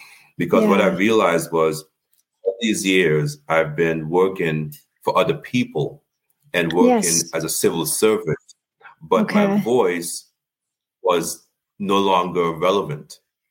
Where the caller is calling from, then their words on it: Pompano Beach, Florida, United States; Pompano Beach, Florida.